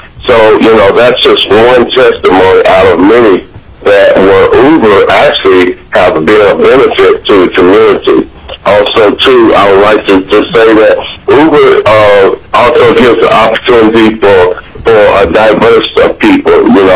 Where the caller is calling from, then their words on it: Seattle, Washington, United States; I'm calling from Seattle, Washington.